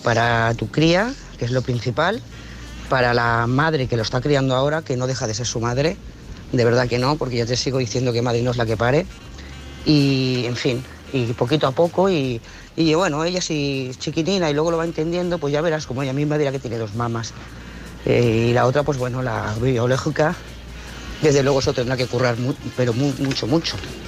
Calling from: Lloret de Mar, Catalonia, Spain; de Lloret de Mar.

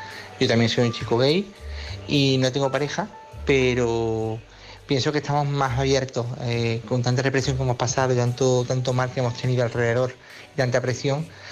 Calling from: Córdoba, Andalusia, Spain; de Córdoba. Es la primera vez que te llamo.

